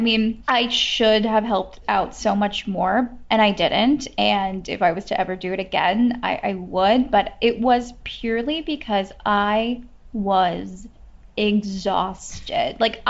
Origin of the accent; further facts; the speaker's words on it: California, United States; Where I grew up in the Bay Area, I grew up doing theater.